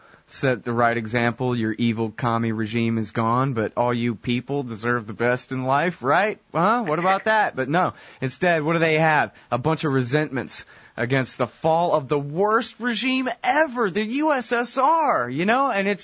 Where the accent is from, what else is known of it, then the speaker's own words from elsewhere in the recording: United States; Well, I guess just because I'm an American